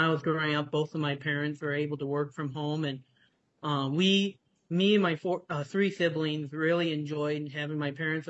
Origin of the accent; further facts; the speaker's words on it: Amo Township, Minnesota, United States; I'm from Amo Township, south of Storrdon, Minnesota, north of Heron Lake.